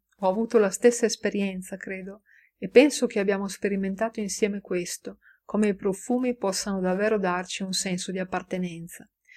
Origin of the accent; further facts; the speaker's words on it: Lisbon, Portugal; Italian is a second language; E sentivo davvero la mancanza della mia città natale. Non volevo in realtà tornare a Lisbona.